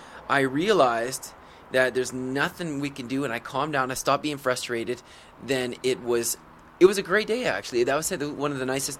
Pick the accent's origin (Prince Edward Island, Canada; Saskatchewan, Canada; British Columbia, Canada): British Columbia, Canada; Vancouver; We're from Vancouver.